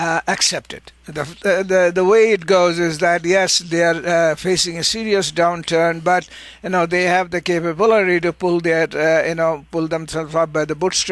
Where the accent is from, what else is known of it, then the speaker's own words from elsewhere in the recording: India; the Chinese often say about the Indians, and I'm being an Indian, I heard this